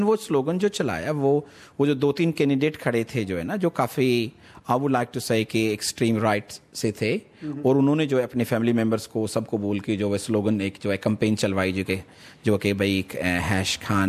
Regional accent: Rajasthan, India; मैं राजस्थान इंडिया से हूँ

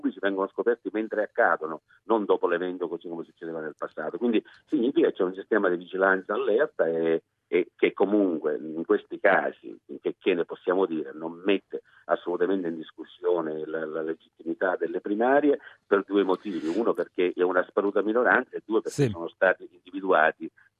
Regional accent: Australia; come australiano di origine italiana che vive in Australia

